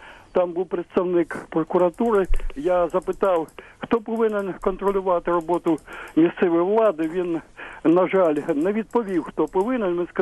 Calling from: Kyiv, Ukraine

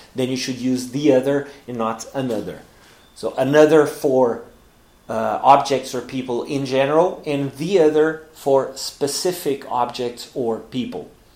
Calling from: Porto Alegre, Rio Grande do Sul, Brazil; English is a second language

